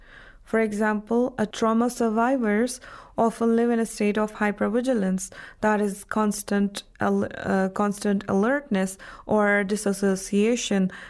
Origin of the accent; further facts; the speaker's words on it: Jammu and Kashmir, India; English is a second language; moved away as an adult; now in Iran